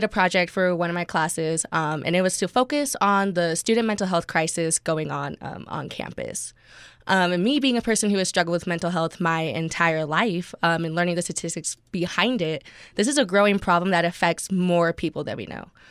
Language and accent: English; Idaho, United States; And I think it's especially more difficult with Hispanic families, for example, just growing up in Idaho.